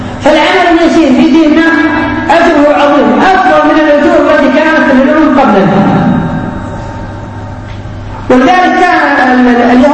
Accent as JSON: {"language": "Arabic", "country": "Kuwait", "said": "يعني مثلا واحد جلس عندنا في الكويت وصلى من أول الليل إلى آخر الليل"}